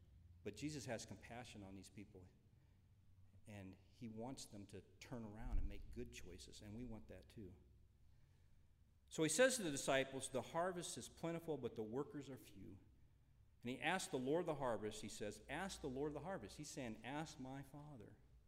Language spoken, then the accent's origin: English; Waterford, California, United States; I grew up here. I mean, I was born here. I grew up in Waterford. My family's here. It's kind of fun to come back and realize this is where I started.